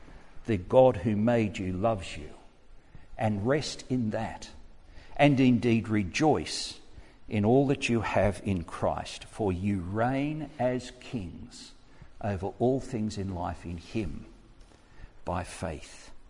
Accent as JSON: {"language": "English", "country": "Australia", "said": "I was amazed as an Australian to listen to the discussion there."}